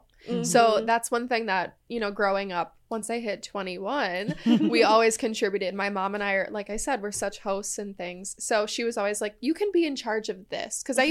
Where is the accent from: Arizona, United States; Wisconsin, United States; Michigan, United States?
Wisconsin, United States; Oshkosh; They would give out little, like, mini pumpkin pies where I grew up in Oshkosh if you did the turkey trot.